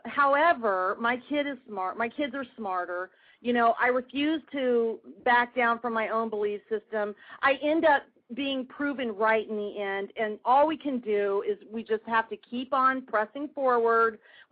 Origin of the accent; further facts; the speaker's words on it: United States; And, you know, I am an American.